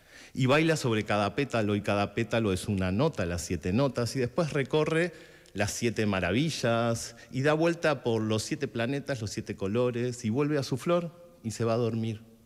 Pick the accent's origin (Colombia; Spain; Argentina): Argentina; Villa Ballester, Buenos Aires Province; En Villa Ballester, de donde soy nacido y criado.